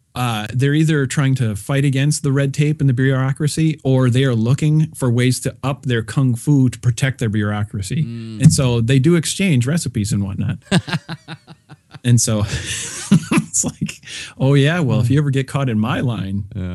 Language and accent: English; Minnesota, United States; I do have a black belt in it, but I am from Minnesota and whatnot.